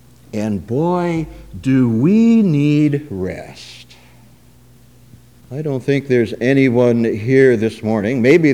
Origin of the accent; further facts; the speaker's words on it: Webster City, Iowa, United States; when I was growing up in Webster City, Iowa, you won't hold that against me, will you?